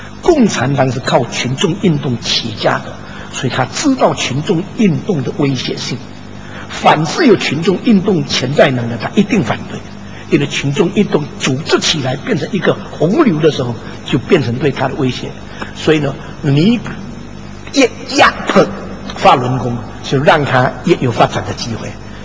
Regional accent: China; now in Indonesia; 我是中国人住在印尼

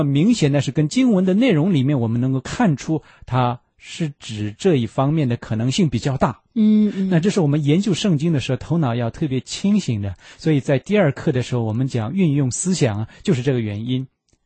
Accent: China; 尤其是我们中国人更懂这个道理啊

